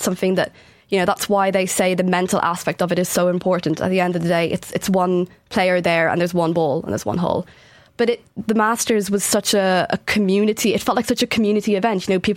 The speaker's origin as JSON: {"language": "English", "country": "Ireland", "said": "one aspect of it is that we're Irish and we get very excited when an Irish person does well in anything."}